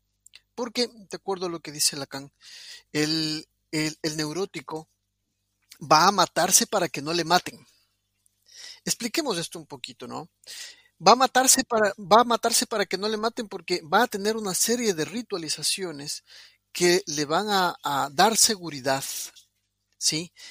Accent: Ecuador; now in Argentina; Soy ecuatoriano, pero adoptado por los argentinos. Estoy justamente en este momento en Argentina.

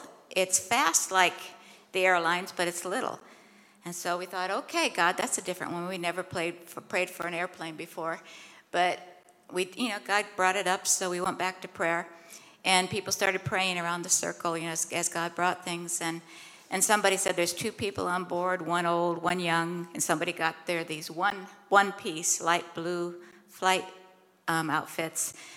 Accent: Iowa, United States; I'm from Iowa, farming town. I mean, I grew up in a town of 1,000 and, you know, pigs were the big deal.

